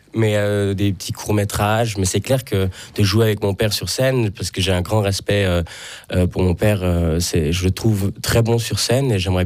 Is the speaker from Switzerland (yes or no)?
yes; Neuchâtel, Switzerland; J'ai grandi ici à Neuchâtel, donc j'ai eu l'habitude de parler le français.